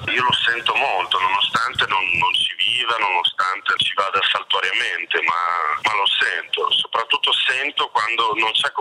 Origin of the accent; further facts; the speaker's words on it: Carpi, Emilia-Romagna, Italy; mi sono trasferito in Emilia con mia madre per raggiungere mio padre che già lavorava qui. Sono cresciuto a Carpi, in provincia di Modena, per poi andare a studiare a Bologna e prima ancora a Modena.